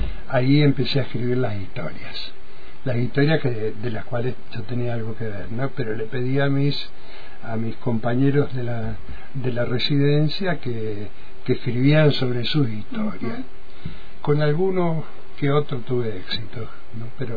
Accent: Goya, Corrientes, Argentina; Y yo soy goyano, soy

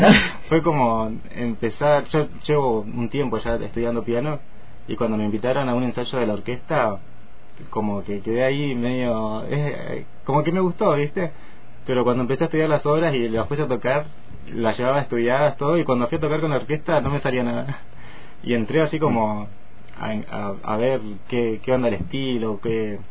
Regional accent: General Roca, Río Negro, Argentina; Yo soy de acá, de Roca.

